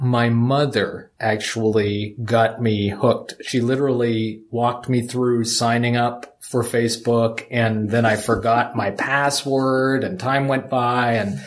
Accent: Canada; So I am, I'm Canadian, and I am married.

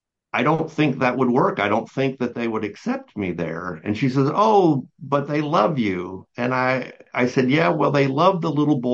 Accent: Southeast, United States; because for a long time growing up in the area where I grew up, I grew up in the Southeast, as we've talked about before. And so this idea of honoring your elders is really important.

